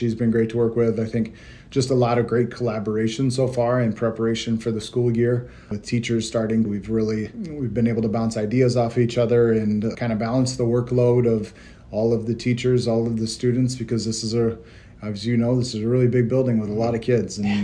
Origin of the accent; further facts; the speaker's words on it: Appleton, Iowa, United States; I grew up in Appleton, Iowa. I went to Appleton Parkersburg High School and graduated from there.